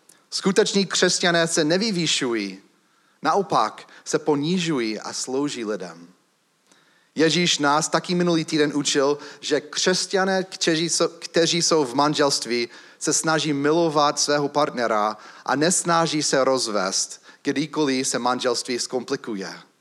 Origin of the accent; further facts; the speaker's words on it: Chicago, Illinois, United States; Vyrůstal jsem v Chicagu